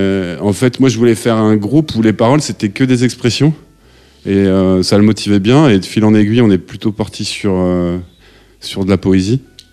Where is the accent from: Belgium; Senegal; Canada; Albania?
Belgium; Comines, Wallonia; now in France; je viens de Comines, à côté de Lille, mais en Belgique. Et là j'habite en Limousin, dans une ferme